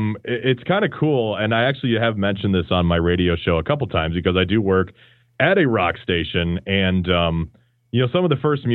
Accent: Grand Rapids, Michigan, United States; born there; But no, I'm totally born in Grand Rapids, Michiga

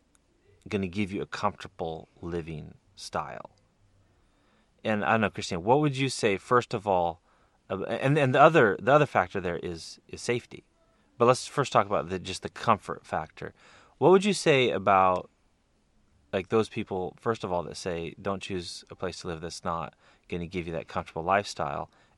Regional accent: Pacific Northwest, United States; moved away; We're from the Northwest, so, you know, I miss coffee some.

